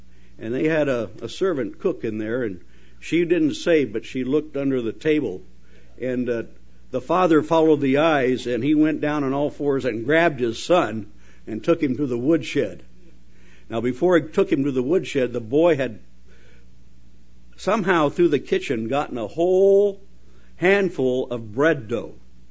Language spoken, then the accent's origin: English; Wyoming, United States; And I was born in Wyoming, so cowboys and guns and horses and Indians, that's what I grew up around.